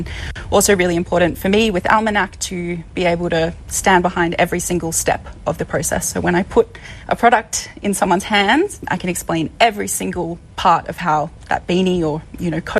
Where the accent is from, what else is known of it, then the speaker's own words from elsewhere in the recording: Melbourne, Victoria, Australia; I'm a city girl, I'm from Melbourne, so this was a very kind of new world for me.